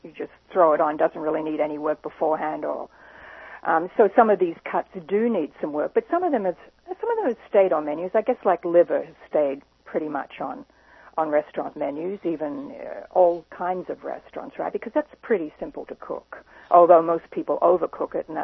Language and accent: English; Australia; also born or lived in England; I grew up in Australia and worked in England, so I always call it offal.